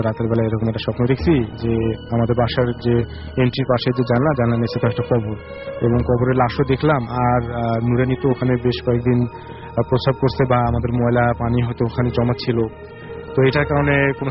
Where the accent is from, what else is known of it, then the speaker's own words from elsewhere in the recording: Taraganj, Rangpur Division, Bangladesh; now in Dhaka, Bangladesh; আমার home district হচ্ছে তারাগঞ্জ শুভঙ্কর, আর আমি ঢাকার শান্তিনগর থেকে আসছি।